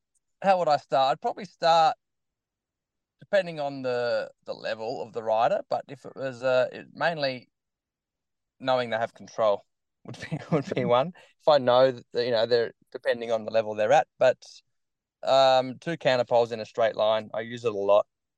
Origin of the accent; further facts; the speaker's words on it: Bronte Beach, New South Wales, Australia; So growing up in Bronte Beach, I surf.